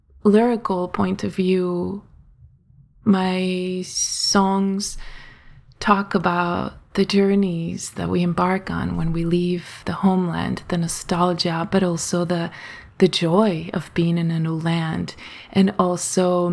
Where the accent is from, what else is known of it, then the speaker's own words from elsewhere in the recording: Ciudad Juarez, Chihuahua, Mexico; now in United States; I have a green card now, and in 2018 I was able to go back to Ciudad Juarez, to my hometown.